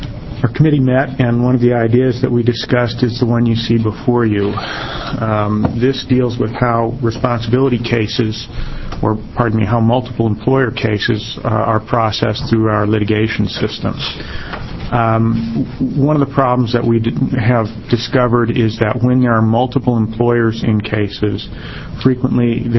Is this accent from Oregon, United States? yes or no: yes; Eugene, Oregon, United States; I'm an attorney from Eugene